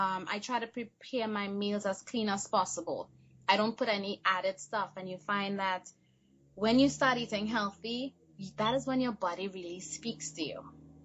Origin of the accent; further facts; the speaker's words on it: Trinidad & Tobago; I mean, granted, we grew up in Trinidad.